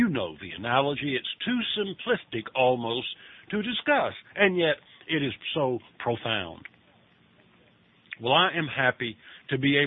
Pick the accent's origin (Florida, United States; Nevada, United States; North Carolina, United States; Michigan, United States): North Carolina, United States; I kept the feast in Jekyll Island because I grew up in North Carolina, and that was the closest feast site, even though it was an 8 or 9 hour drive.